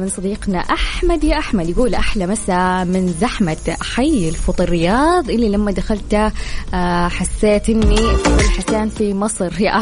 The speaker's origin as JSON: {"language": "Arabic", "town": "Sanaa", "region": "Amanat Al Asimah", "country": "Yemen", "lives_now": "Jazan, Saudi Arabia", "said": "أنا من صنعاء مقيم بجزان."}